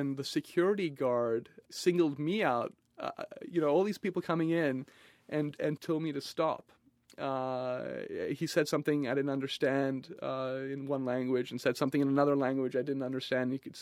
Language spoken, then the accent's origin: English; United States; I told him that, hey, I'm just, you know, I'm from America, I'm visiting, I'm sorry, I don't know, you know, what you're saying.